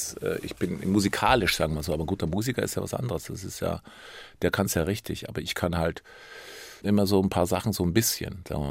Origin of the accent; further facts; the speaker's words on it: Bavaria, Germany; da in Oberstdorf, Sonthofen, da im Oberallgäu, wo ich aufgewachsen bin